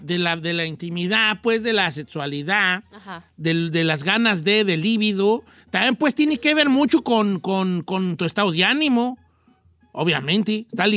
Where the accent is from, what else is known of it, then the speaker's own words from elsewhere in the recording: Mexico; Yo soy conformista como buen mexicano, ¿no?